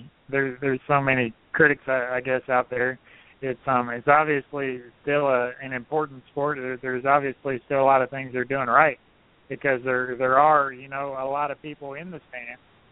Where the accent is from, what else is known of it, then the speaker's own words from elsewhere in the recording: Alabama, United States; Man, I'm from Alabama. So, you know, the Alabama guys, you know, Davey Allison was kind of my hero there.